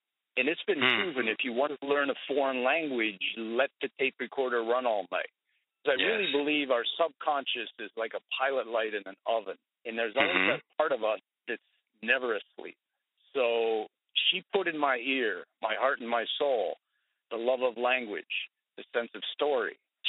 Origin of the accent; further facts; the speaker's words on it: Cleveland, Ohio, United States; I grew up in Cleveland, Ohio, and my dad and uncle were NFL, National Football League, professional football players.